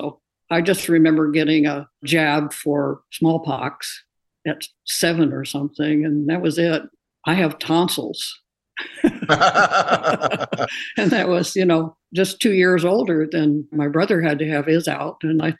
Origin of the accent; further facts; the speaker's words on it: Iowa, United States; I'm originally from Iowa, lived in a small town, 20,000, pretty near the center of Iowa, and we were sort of on the edge of town.